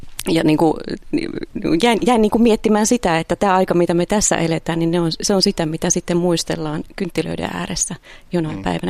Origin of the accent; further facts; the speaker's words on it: Turku, Southwest Finland, Finland; Mä oon Turusta kotoisin